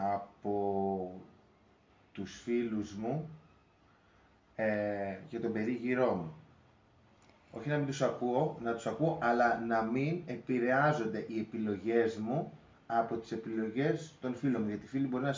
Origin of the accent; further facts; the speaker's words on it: Skala, Peloponnese, Greece; also born or lived in Patras; Εγώ γεννήθηκα το 1992 στις 20 Αυγούστου. Έζησα και μεγάλωσα τα παιδικά μου χρόνια στη Σκάλα Λακωνίας, από όπου και ο τόπος καταγωγής του πατέρα μου. Η μητέρα μου κατάγεται από ένα χωριό άλλο, την Κρεμαστή Λακωνίας